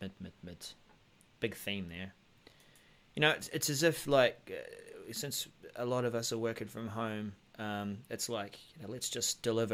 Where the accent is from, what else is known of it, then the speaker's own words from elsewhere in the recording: New Zealand; I'm just being a New Zealander.